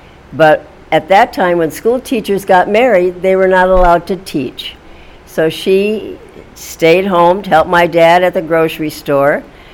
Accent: Blooming Prairie, Minnesota, United States; born there; I was born in Minnesota, in a small town called Blooming Prairie. I was born in February of 1944

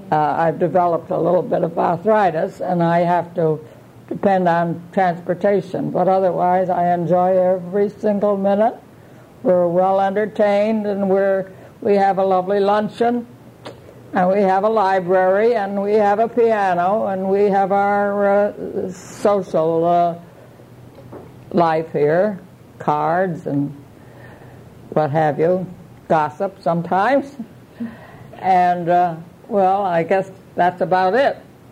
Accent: Stratford, Connecticut, United States; born there; And my birth records are in the town of Stratford, but I was born on Seaview Avenue.

